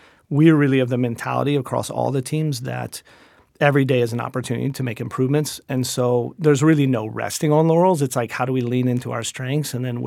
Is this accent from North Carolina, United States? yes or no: yes; North Carolina, United States; growing up in North Carolina, my grandparents were in the restaurant business.